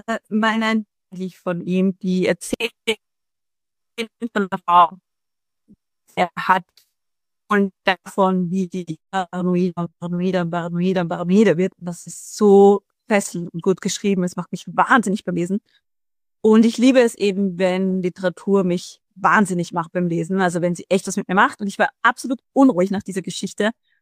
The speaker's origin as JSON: {"language": "German", "region": "Vienna", "country": "Austria", "said": "es geht als Österreicherin und Wienerin ganz anders"}